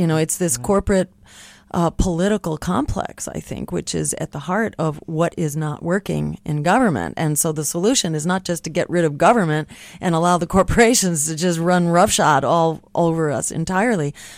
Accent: Massachusetts, United States; In my home state in Massachusetts, many of the social movements got together.

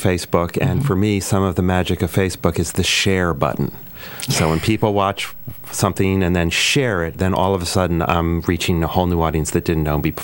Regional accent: White Plains, New York, United States; Well, I grew up in White Plains, Mamaroneck, New York, and thought I would be a doctor or a chemist or something like that.

